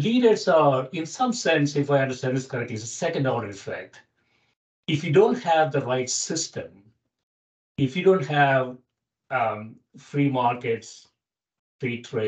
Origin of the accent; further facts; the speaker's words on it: India; As I mentioned, I grew up in India in 1960s.